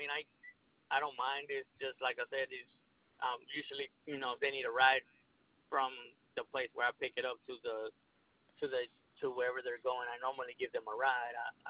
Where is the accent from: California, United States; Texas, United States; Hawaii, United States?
Texas, United States; Lindale; Yeah, but so I come from Lindale. So with me coming from Lindale, you know, it's like 20 miles away from Tyler.